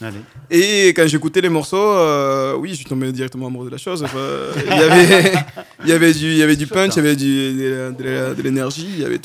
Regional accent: Peru; Oui, non, mais vraiment, je suis péruvien à la base.

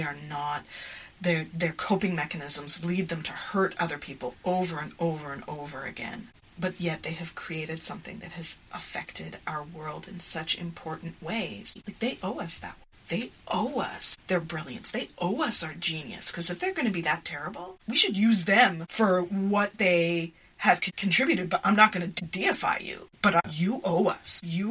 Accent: Montreal, Quebec, Canada; So I grew up in Montreal, Canada, in a family that was multicultural. So my father comes from the Caribbean. My mom is French-Canadian or Quebecois.

